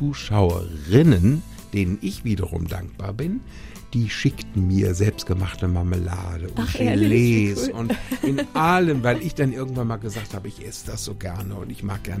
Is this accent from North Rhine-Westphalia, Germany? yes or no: yes; North Rhine-Westphalia, Germany; Also, ich bin ja aus Ostwestfalen und Ostwestfalen gelten als stur, wissen, was sie wollen, und Sturmfest.